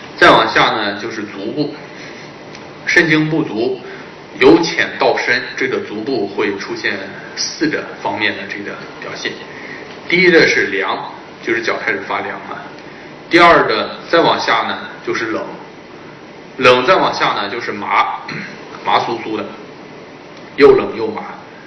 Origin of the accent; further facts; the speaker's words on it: China; 但是我们本身中国人却没有重视。